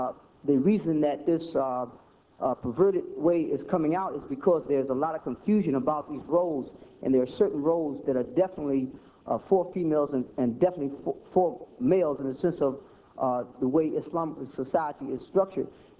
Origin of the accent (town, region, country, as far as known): Kosciusko, Mississippi, United States